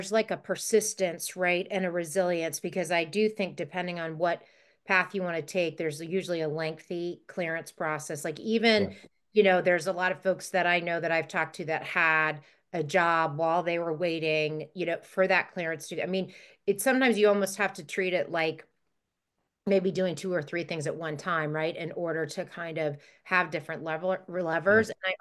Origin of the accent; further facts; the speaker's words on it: McLean, Virginia, United States; It's funny, I grew up in McLean.